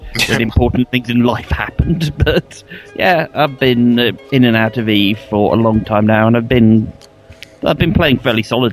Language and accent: English; United Kingdom; I am the British guy